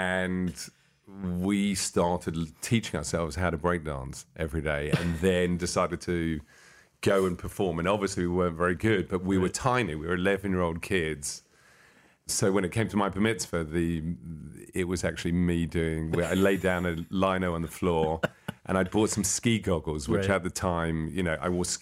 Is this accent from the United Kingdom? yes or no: yes; London, United Kingdom; born there; I was born in London, England